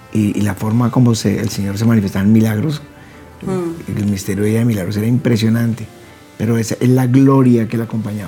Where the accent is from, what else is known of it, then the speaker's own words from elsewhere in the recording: Bogotá, Colombia; Hay que entender, somos bogotanos